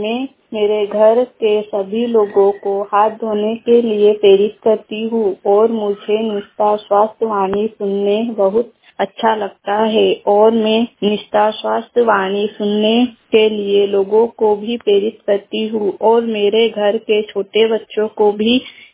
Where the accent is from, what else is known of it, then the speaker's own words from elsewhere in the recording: Chandpur, India; और मैं ग्राम चांदपुर से हूँ।